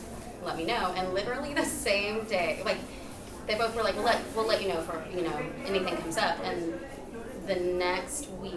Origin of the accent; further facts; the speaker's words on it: Oklahoma, United States; because we lived out in the country. Hence Ellie, I'm from Oklahoma.